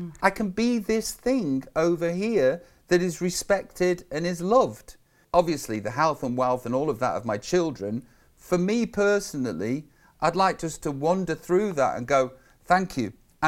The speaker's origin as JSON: {"language": "English", "town": "Stoke-on-Trent", "region": "West Midlands", "country": "United Kingdom", "said": "I'm just from Tunstall in Stoke-on-Trent, fannying about."}